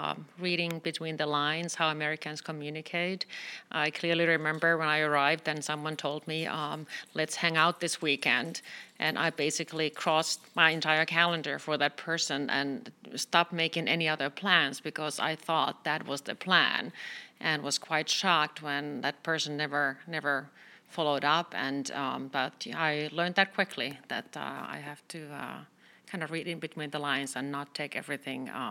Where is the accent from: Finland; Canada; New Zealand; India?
Finland; English is a second language; now in United States; I came from Finland. Coming to the U.S. was both intimidating and exciting.